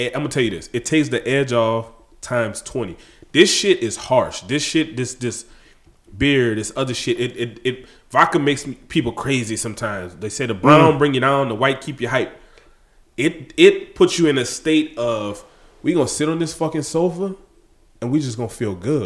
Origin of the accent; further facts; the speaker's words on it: Louisiana, United States; I'm from Louisiana, motherfucker. I've been drinking that shit since elementary school.